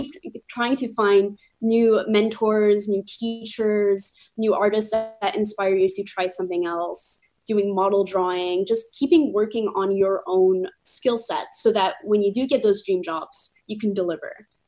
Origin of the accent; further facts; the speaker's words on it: Poland; I'm from Poland originally.